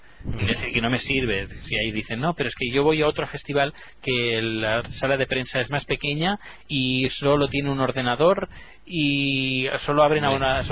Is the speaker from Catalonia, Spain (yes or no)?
yes; Terrassa, Catalonia, Spain; en Tarrasa, ciudad de donde yo soy natal